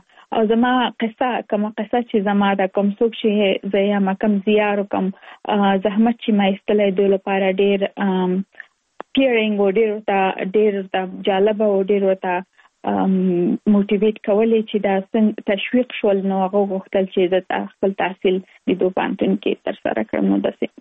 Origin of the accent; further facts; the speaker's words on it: Kabul, Afghanistan; now in Virginia, United States; زه اف کورس د افغانستان یم، په افغانستان کې زیږیدلې، کومرېسته کې مې په افغانستان په کابل کې تر سره کړې دي، او وروسته لاغه کوم ټول چې یو مسافر شوم په امریکا کې اوس په ورجینیا ایالت کې ژوند کوم.